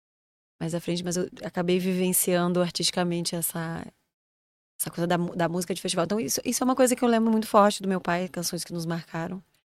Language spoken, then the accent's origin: Portuguese; Rio Grande do Sul, Brazil; now in Rio de Janeiro, Brazil; Eu sou nascida no Rio Grande do Sul, né? Sou radicada no Rio há 18 anos. Quase carioca. Quase carioca.